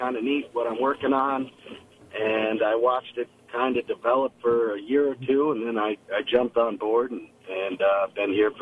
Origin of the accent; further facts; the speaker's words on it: Delhi, New York, United States; Well, I'm from Delhi. Grew up in Delhi, and like a lot of people grow up in Delhi, they want to leave.